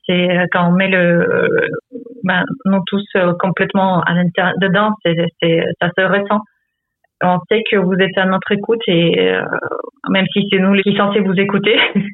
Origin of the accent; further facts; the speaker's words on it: Ukraine; French is a second language; now in France; Je viens d'Ukraine.